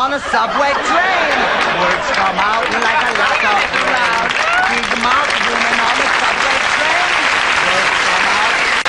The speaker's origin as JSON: {"language": "English", "town": "Tuckahoe", "country": "United States", "said": "I'm from Tuckahoe. I've always been interested in the West Indies."}